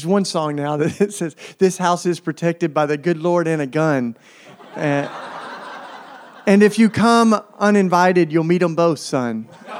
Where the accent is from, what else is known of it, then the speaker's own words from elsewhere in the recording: Tennessee, United States; now in Philadelphia, United States; So I've lived in Philly for 20 years. It's great. I am from Tennessee, you know, which is awesome